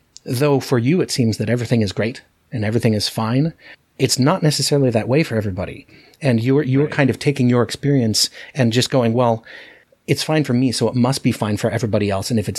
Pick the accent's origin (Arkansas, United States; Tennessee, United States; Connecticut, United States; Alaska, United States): Alaska, United States; you and I growing up in Alaska, you know, there's an Alaskan pride, you know, like, hey, we're tougher than other people because we grew up in Alaska.